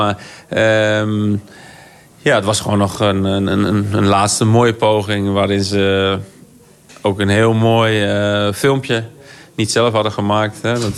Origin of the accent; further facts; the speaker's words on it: Bedum, Groningen, Netherlands; moved away as an adult; ik ben opgegroeid in Bedum. Maar dit is gewoon ja, Groningen, Bedum, het noorden, hier kom je vandaan. En de club, ik ben als 18-jarige ben ik hier vertrokken.